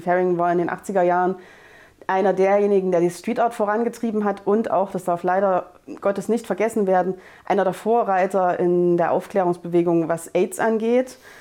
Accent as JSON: {"language": "German", "town": "Apolda", "region": "Thuringia", "country": "Germany", "tie": "born or raised there", "said": "ich bin aus Apolda, ich kenne das, bin 36, das heißt, ich bin mit dem Kunsthaus aufgewachsen"}